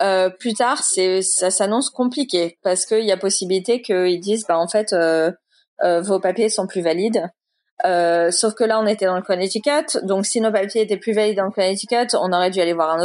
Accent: Boulogne-Billancourt, Île-de-France, France; j'ai grandi toute ma vie à Boulogne. Mis à part les quelques voyages que j'ai fait aux États-Unis, parce que mon père est américain

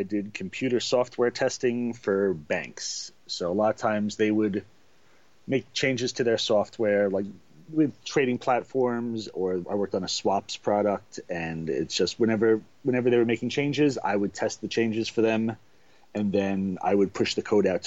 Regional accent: West Islip, New York, United States; also born or lived in New Jersey; now in Florida, United States; I grew up in West Islip. It's on Long Island in New York. I lived there till I was 18 and went off to college.

